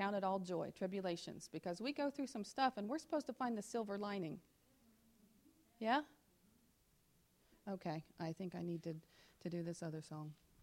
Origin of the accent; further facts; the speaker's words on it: Appalachia, United States; You know, for us growing up in Appalachia, there's a bunch of white folk.